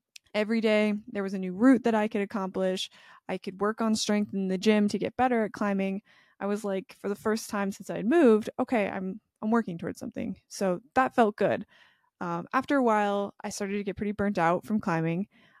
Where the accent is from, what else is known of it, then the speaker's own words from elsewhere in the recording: Oregon, United States; moved away as an adult; I just knew that I was born and raised in Oregon, had lived there my whole life, and was feeling very stuck. So I opted to move across the country